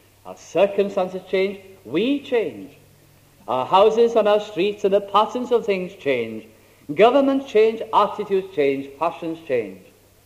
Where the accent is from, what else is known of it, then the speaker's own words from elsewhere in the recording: Caernarfon, Wales, United Kingdom; I was up in Bangor in North Wales, and I thought since I was so near to Carnarvon, my hometown, where I was born, I thought I'd like to go there.